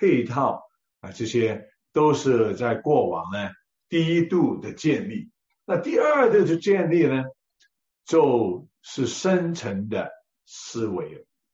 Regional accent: Hong Kong; Chinese is a second language; 本身我是香港土生土长，根本不会讲普通话的。那只不过因为侍奉啊，大概30年前逼着要学普通话

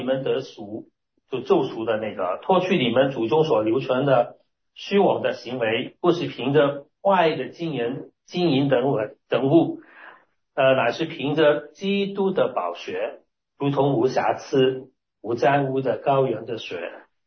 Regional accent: Hong Kong; 我在香港里面呢，我们香港人都很希望，因为经常有台风嘛

